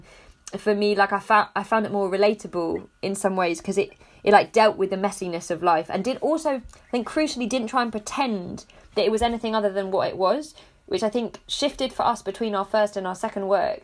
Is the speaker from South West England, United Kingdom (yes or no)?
no; London, United Kingdom; So I'm from North East London, so in the borough of Haringey, which is like the next borough along from Hackney.